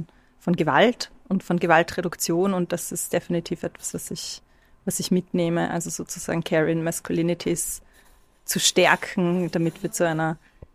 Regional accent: Vienna, Austria; Also ich komme aus Wien, ich lebe in Wien

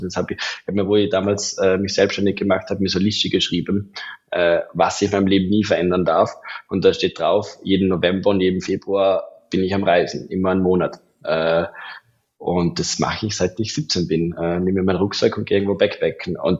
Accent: Belgium; So, ja, ich aus Belgien und mit ihm zum Plaudern kommen.

